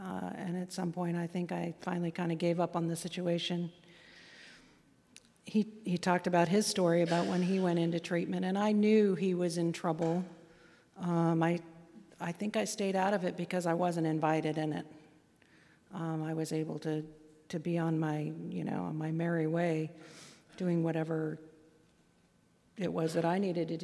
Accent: Aspen, Colorado, United States; We grew up in Aspen, which, you know, in the late 70s and the early 80s was quite a time.

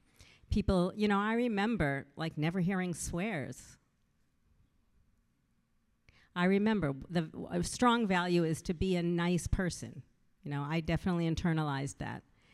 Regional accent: Midwest, United States; I grew up in the Midwest. I'm a Midwest girl from Illinois, Missouri, Kentucky, Wisconsin. You know, I grew up in really sweet small towns, you know, less than 5,000 people.

